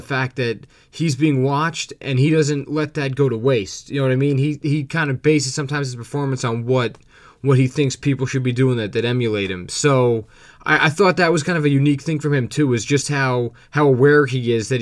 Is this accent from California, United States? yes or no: no; New Jersey, United States; growing up in New Jersey when the Jason Kidd Nets were a big thing